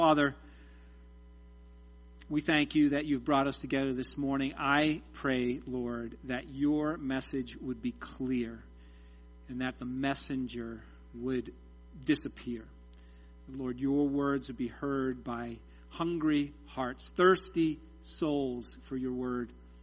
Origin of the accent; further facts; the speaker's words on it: New England, United States; I'm from New England, so the harvest up in New England, the harvest time in New England is pretty short.